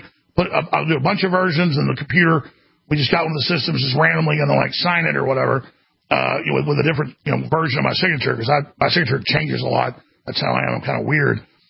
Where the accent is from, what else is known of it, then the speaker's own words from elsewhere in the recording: Dallas, Texas, United States; I grew up in Dallas.